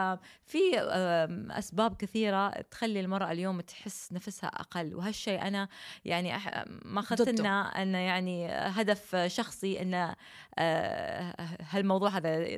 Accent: United Arab Emirates; أولا جدا محظوظة أني أنا إماراتية وأني انولدت بالإمارات

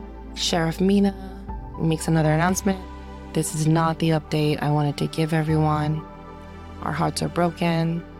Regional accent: Florida, United States; I'm from South Florida. There's not really much forest in Florida, but okay.

